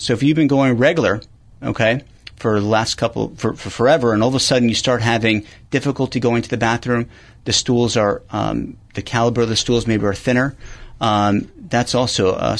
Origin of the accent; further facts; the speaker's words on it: Teaneck, New Jersey, United States; I grew up in Teaneck, New Jersey. And I was lucky enough to grow up in a great neighborhood.